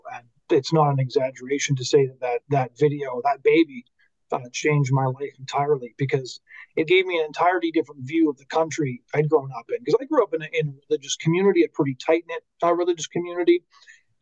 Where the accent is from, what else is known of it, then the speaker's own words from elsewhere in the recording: Chilliwack, British Columbia, Canada; also born or lived in Seattle; Well, I was born in Seattle, but I was raised in the Fraser Valley, in Chilliwack.